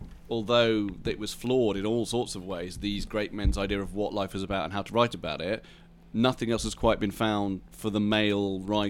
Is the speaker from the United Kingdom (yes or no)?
yes; England, United Kingdom; No, I think as an English writer, you don't...